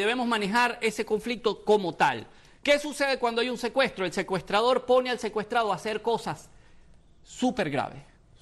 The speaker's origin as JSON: {"language": "Spanish", "country": "Venezuela", "said": "los venezolanos"}